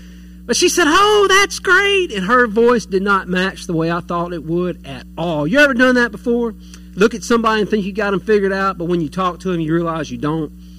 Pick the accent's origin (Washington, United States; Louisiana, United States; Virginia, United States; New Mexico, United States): Virginia, United States; Harrisonburg; I said, we're from Harrisonburg. I said, if you jump in the river and just float for about 6 hours, you'll get there.